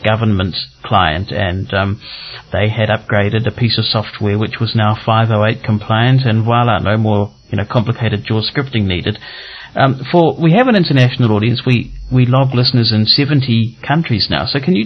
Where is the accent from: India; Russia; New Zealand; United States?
New Zealand; one of the impressive things for me as a New Zealander going to the US